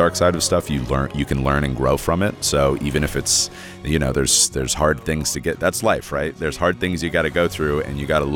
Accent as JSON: {"language": "English", "town": "Spring", "region": "Texas", "country": "United States", "tie": "born or raised there", "also_born_or_lived": "Austin, Texas", "said": "I grew up in Spring, Texas, on the outskirts of Houston, and a bit going back and forth between Spring and Austin."}